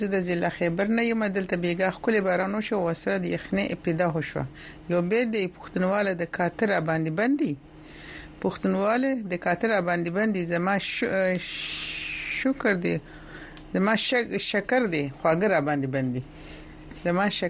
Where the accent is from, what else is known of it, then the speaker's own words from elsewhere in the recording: Kabul, Afghanistan; وی چې السلام علیکم زه د افغانستان کابل نه یم